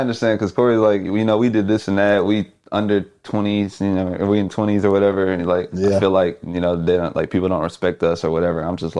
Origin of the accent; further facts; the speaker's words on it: Houston, Texas, United States; Yeah, so back home, I'm from Houston.